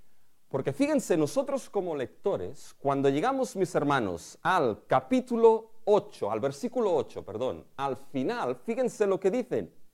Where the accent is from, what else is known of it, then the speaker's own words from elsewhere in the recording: Spain; Somos de España.